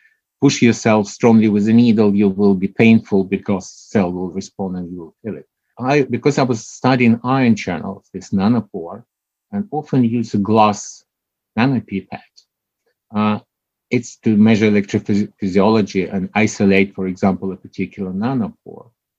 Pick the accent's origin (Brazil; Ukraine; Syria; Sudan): Ukraine; English is a second language; moved away as an adult; now in London, United Kingdom; I'm not British, I'm Ukrainian. So, but I old man, it's after Soviet Union collapsed, I were given this opportunity to go to the UK and started as a postdoc and so on.